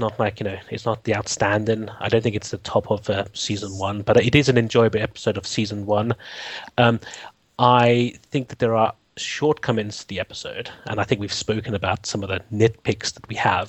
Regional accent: London, United Kingdom; from London.

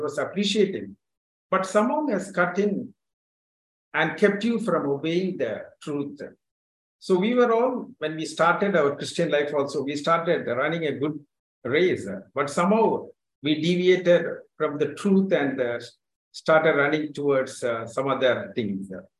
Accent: Madurai, Tamil Nadu, India; I'm from Madurai

